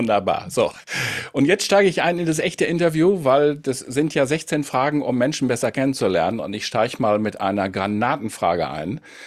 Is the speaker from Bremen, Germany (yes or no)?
no; Münster, North Rhine-Westphalia, Germany; Ich komme aus Münster.